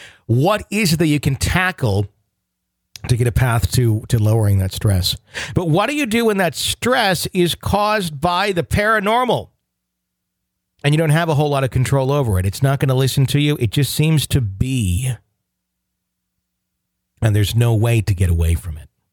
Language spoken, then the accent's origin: English; South Africa; now in United States; I was born and raised in South Africa. Less than a year later, my parents announced that we were immigrating to the U.S., We eventually arrived in the U.S. in 1996 after 38 hours of flying.